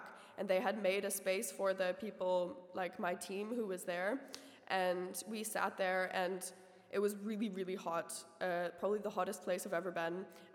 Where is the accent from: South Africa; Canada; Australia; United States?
United States; moved away as an adult; now in Netherlands; So I grew up in America for 18 years, and I didn't know God. My family wasn't full of faith or religious or anything. And then I came to Holland.